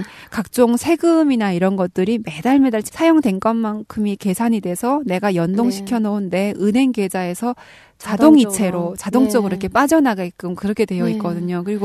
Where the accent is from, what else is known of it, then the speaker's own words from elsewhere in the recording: North Korea; now in South Korea; 내가 이제 한국 사람이 다 됐구나 그런 생각이잖아요. 왜냐면 북한에서 정전은 너무 일상이었는데